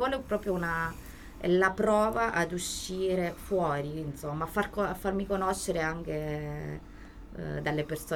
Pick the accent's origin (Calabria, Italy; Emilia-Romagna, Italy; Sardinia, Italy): Calabria, Italy; Castrovillari; soprattutto Castrovillari, tutti i calabresi del mondo, ma soprattutto Castrovillari, che è la mia terra, che comunque mi ha tanto cresciuto e ispirato.